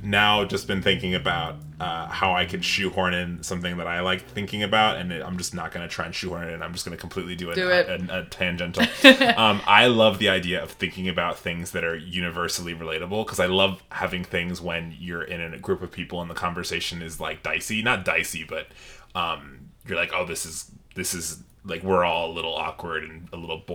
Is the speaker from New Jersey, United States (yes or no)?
no; New York, United States; No, I think it's just because I'm from New York.